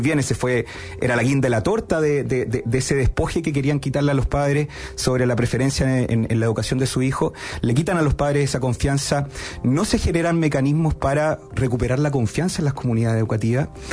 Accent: San Fernando, O'Higgins, Chile; Yo soy colchagüino, soy de San Fernando, y Colchagua fue justamente una de las provincias conejillos de India

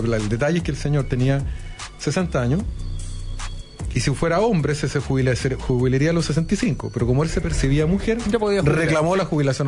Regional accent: Chile; siendo que somos todos chilenos

